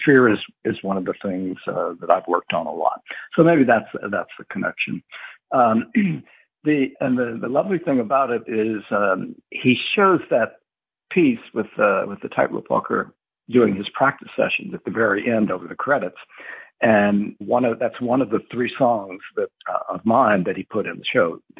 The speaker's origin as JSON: {"language": "English", "region": "Louisiana", "country": "United States", "tie": "born or raised there", "said": "I am growing up in Cajun country in South Louisiana."}